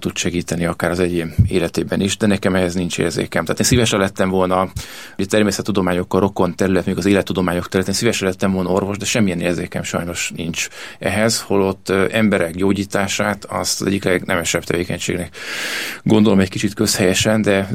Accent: Nagykanizsa, Zala, Hungary; én vidéki családból származom. Nagykanizsán születtem Zala megyében, és egészen az érettségiig ott is éltem, tehát a szülői házban. A családom zalai eredetű

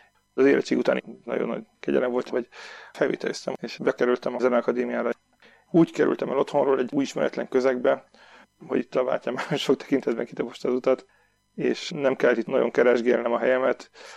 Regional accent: Debrecen, Hajdú-Bihar, Hungary; Debrecenben születtem, ott nőttem fel. A szüleim mind a ketten zenészek, kórusvezetők. Mi az ő kórusaikkal nőttünk fel, alapvetően vallásos meggyőzési légkörben.

